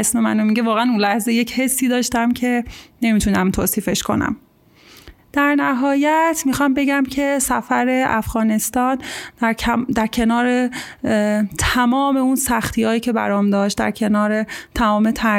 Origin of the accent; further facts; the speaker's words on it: Kerman, Iran; also born or lived in Afghanistan; الان سالهاست که اگه از من بپرسن اهل کجایی، نمیگم که اهل کرمانم، میگم اهل هیچ کجا و اهل همه جام